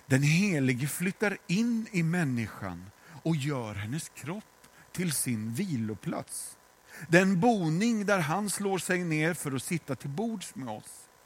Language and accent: Swedish; Sweden; Jag är svensk och hon är ryss och jag tänker det är fullt naturligt att vi behöver en tolk.